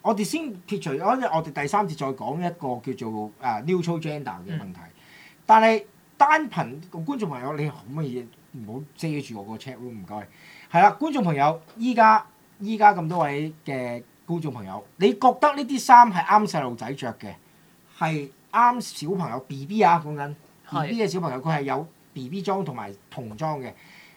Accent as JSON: {"language": "Cantonese", "country": "Hong Kong", "said": "呢個咧可能喺亞洲人或者我哋香港人睇咧就覺得冇乜嘢嘅"}